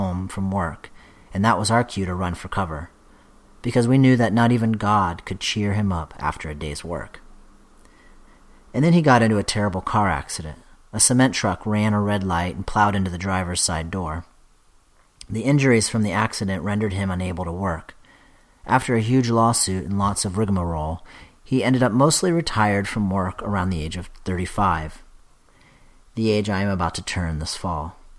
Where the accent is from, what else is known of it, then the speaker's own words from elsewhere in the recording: Canton, Ohio, United States; While my siblings and I were growing up in Canton, Ohio, he would often share his childhood memories with us.